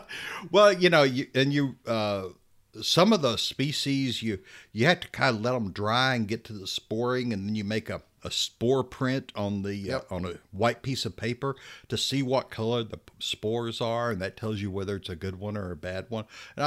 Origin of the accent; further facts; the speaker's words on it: Texas, United States; So I wonder how come I never found any mushrooms like that when I was growing up in West Texas.